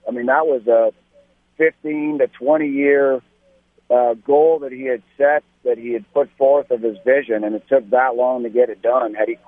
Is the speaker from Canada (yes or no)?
yes; Canada; since I'm Canadian and so is he.